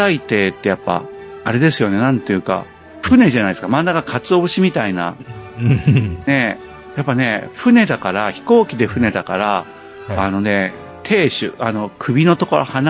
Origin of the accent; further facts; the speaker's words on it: Yamaguchi, Japan; 僕、山口県人で、大きな川ってないんですよ。